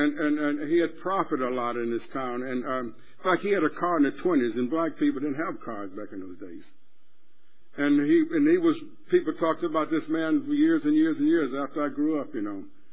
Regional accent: Alabama, United States; I'm from the South. I came out of Alabama, you know, and it was a way of life that we were taught there. And you grew up with that, you know, in the South, you know.

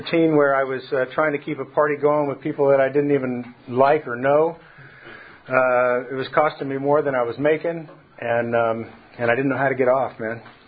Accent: Tulare, California, United States; since I grew up in Tulare, I probably knew

